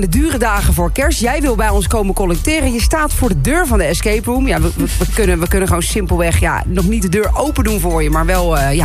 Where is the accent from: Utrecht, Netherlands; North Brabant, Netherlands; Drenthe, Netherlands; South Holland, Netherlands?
South Holland, Netherlands; Gouda; ik ben opgegroeid in Gouda